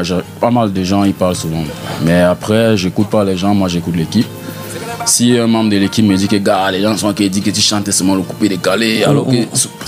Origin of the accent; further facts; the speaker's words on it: Cameroon; born there; Mais moi je suis né au Cameroun.